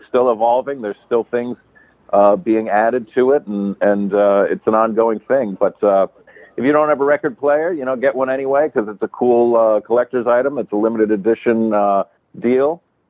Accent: Rhode Island, United States; also born or lived in New York City, United States; I grew up in Rhode Island, so that is my home, but I became a man in New York City. I went to Fordham University in 1997 when I was 17 years old and lived there for about 15 years afterwards.

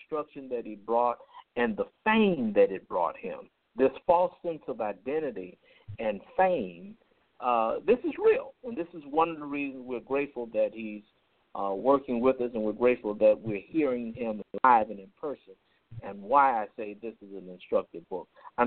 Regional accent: Chicago, Illinois, United States; moved away as an adult; now in Nashville, United States; I came to Nashville from Chicago as a student at Fisk University, and my heart was with the place I came from, which was the project.

